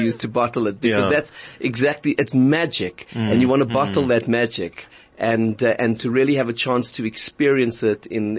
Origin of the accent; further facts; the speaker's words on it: South Africa; You know, from our South African Jewish community, and I think as South African Jews, we can take real pride